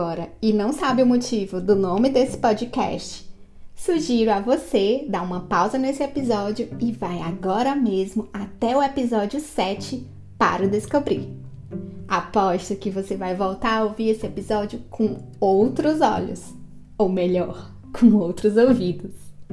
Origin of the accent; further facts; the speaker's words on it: Itapajé, Ceará, Brazil; also born or lived in Sobral; morei 8 anos em Sobral, cidade do interior do Ceará, e nos finais de semana eu ia para Itapajé, que é a minha terra natal.